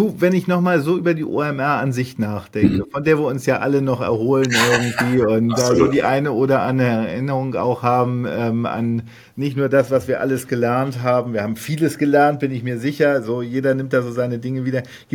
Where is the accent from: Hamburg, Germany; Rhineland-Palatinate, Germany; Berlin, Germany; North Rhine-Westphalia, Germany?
Hamburg, Germany; Nun bin ich Hamburger